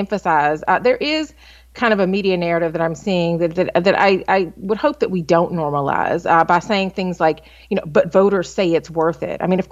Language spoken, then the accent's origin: English; Georgia, United States; And with early voting starting this week in states like Texas, Tennessee, and my home state of Georgia